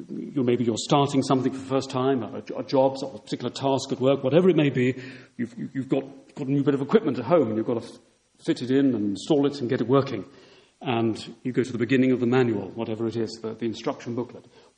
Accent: South East England, United Kingdom; By the way, I come from West Sussex, not East. Haven't come that far tonight.

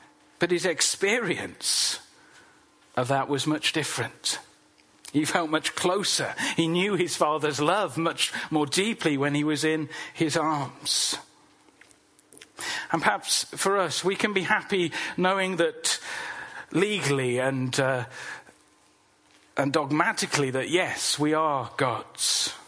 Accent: England, United Kingdom; Certainly not as English people. We don't really do that.

